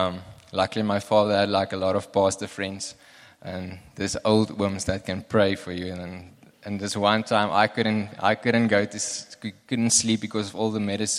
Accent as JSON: {"language": "English", "town": "Fredendal", "region": "Northern Cape", "country": "South Africa", "accent": "Namaqualand", "second_language": "English", "said": "I come from Fredendal, so you must be... Sometimes my English isn't that good. It's very Namakwaland"}